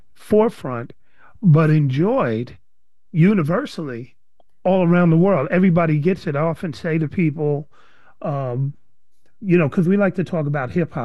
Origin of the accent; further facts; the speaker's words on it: New York City, New York, United States; growing up in the Bronx, you had your Puerto Rican folks, you had your Jamaican folks, you had your black folks from the South.